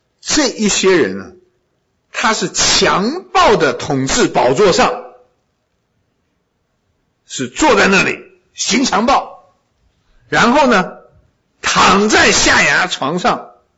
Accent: China; 跟我们中国人吃乳猪差不多啊。

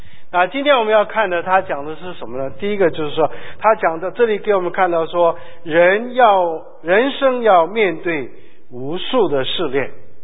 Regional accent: China; 这个很像我们中国人啊。我们中国人现在虽然不是，但战争也有一点关系啊

